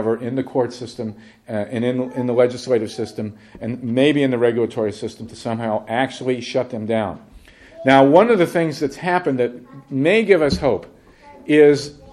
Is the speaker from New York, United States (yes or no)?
no; Ohio, United States; You know, I grew up in Ohio, and I'd never heard of earthquakes before.